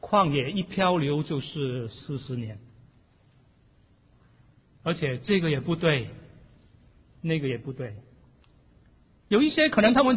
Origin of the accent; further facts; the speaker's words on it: Hong Kong; now in United States; 在我长大的时候，在香港，每过年的时候，我们总是会穿新的衣服